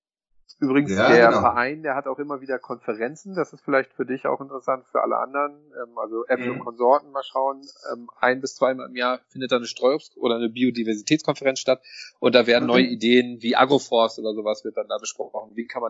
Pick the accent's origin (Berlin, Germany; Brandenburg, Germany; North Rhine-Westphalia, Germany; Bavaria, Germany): Berlin, Germany; ich bin auch West-Berliner und da gibt's, also ich bin in den 80ern geboren, also habe auf jeden Fall noch Wende und so mitbekommen